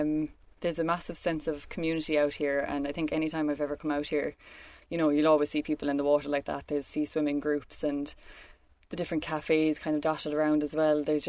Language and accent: English; Tralee, County Kerry, Ireland; growing up in Tralee, there was very much a mentality with young people, oh, there's nothing to do in Tralee, and you know, it's a boring place and everything.